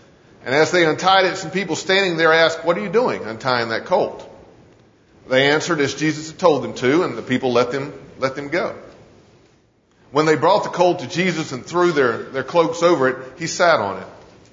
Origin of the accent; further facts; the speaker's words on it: Hendersonville, North Carolina, United States; I was raised in Hendersonville. We had the King Apple Parade every year in Labor Day.